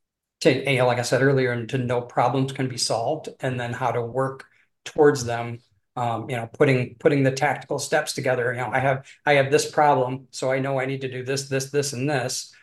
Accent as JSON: {"language": "English", "town": "Detroit", "region": "Michigan", "country": "United States", "tie": "born or raised there", "said": "growing up in the Detroit area here in Michigan, it's very automotive focused, right?"}